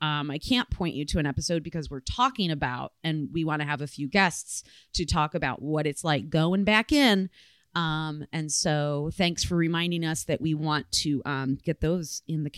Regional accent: Michigan, United States; I've never really talked ad nauseum in a concentrated way about where and how I grew up in Michigan.

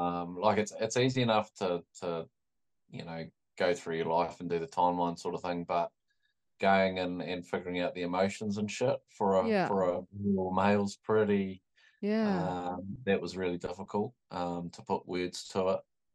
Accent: New Plymouth, Taranaki, New Zealand; Like I always wanted to be an All Black, you know, like as every Kiwi kid does. But, you know, like, yeah, I played 5th-15 at New Plymouth Boys High School

